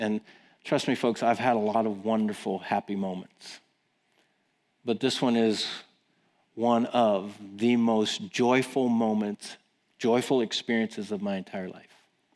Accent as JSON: {"language": "English", "country": "United States", "said": "Well, I'm an American, and the only way I know to carry a kid is on my back."}